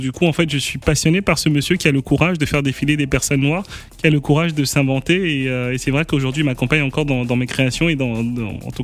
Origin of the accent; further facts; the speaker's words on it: Benin; Je suis originaire du Bénin, où il y a bientôt les élections chez moi.